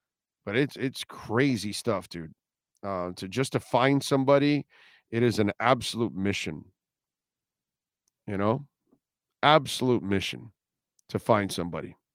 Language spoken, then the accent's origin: English; Florida, United States; now in Missoula, United States; I'm in Missoula, Montana now, born and raised in South Florida for 30 years.